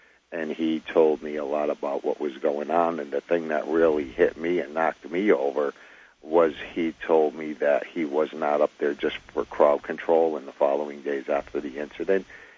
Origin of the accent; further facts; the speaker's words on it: Connecticut, United States; I'm originally from Connecticut, and I just opened my mouth up, and people looked at me like I had three heads